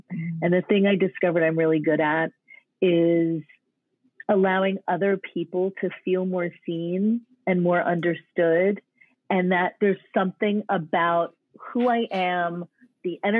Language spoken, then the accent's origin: English; New Jersey, United States; happened to be in New Jersey, which is my home state.